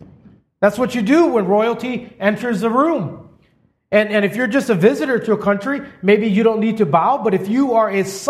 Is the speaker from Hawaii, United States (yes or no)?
yes; Hawaii, United States; Growing up in Hawaii, I remember hearing stories of the ancient chiefs